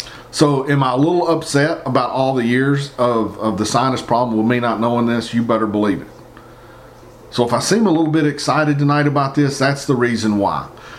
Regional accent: Appalachia, United States; Now see, I'm just a Appalachian redneck

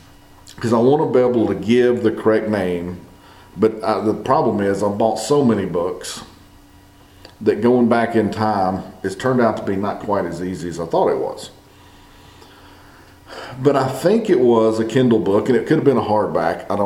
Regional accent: United States; because I'm an American.

